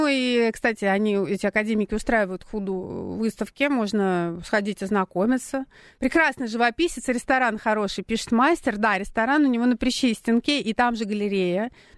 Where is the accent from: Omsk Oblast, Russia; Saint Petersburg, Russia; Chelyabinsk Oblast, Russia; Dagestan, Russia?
Saint Petersburg, Russia; мы, петербуржцы, всегда говорили